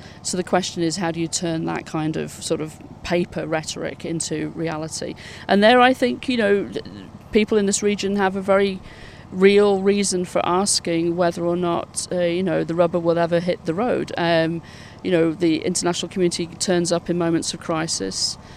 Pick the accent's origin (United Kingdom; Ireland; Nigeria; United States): United Kingdom; I mean, I'm British, but most of the women on the delegation are African women.